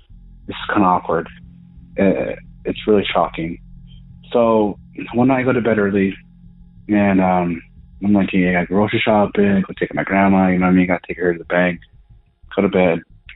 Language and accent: English; Colorado, United States; Well, hey … I'm from Southern Colorado, and this is really hard and awkward.